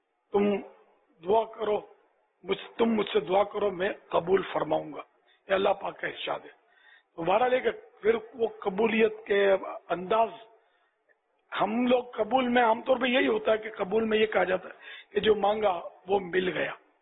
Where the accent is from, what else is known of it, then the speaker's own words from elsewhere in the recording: Karachi, Sindh, Pakistan; born there; میں کراچی میں پیدا ہوں